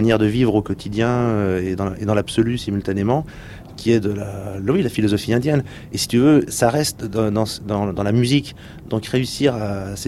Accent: France; on est français

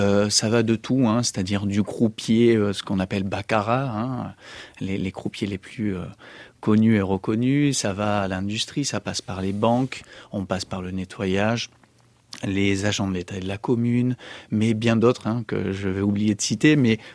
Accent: Roquebrune-Cap-Martin, Provence-Alpes-Côte d'Azur, France; je suis de Roquebrune. Et Roquebrune, qui est aussi une commune limitrophe.

